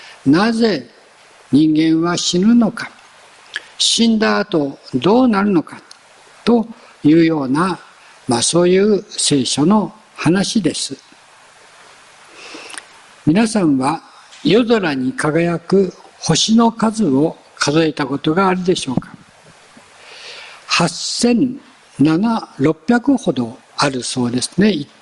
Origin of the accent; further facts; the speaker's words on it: Kuwana, Mie, Japan; born there; also born or lived in Nagoya; 私は三重県の桑名市で生まれました。そして名古屋市に引っ越しいたしました。三重県の桑名市と名古屋市は県は違うんですけれども、隣同士のような位